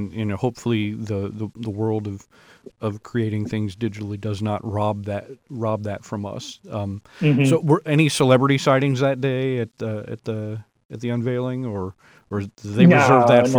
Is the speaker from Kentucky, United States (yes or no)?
yes; Lexington, Kentucky, United States; me growing up in Lexington